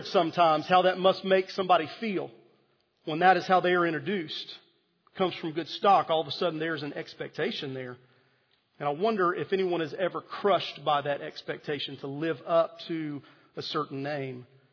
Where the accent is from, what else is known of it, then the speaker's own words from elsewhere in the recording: Tennessee, United States; some of you may not know that I grew up in East Tennessee. And sometimes that East Tennessee comes out and you can hear it.